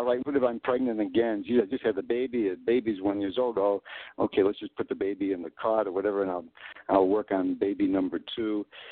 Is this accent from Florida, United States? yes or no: no; Chicago, Illinois, United States; born there; also born or lived in Australia; Well, because I was born in Chicago and then I moved to Australia, and then I started speaking more Australian when I was there, and then, you know, I came back in 1990 back to Chicago.